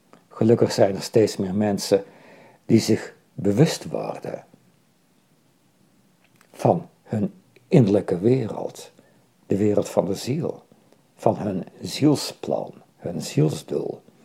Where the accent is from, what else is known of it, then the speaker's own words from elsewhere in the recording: Tilburg, North Brabant, Netherlands; En toen ik opgroeide In Tilburg, ik werd in 1956 daar geboren, was Tilburg nog zo'n stad van hele grote fabrieken, textielfabrieken.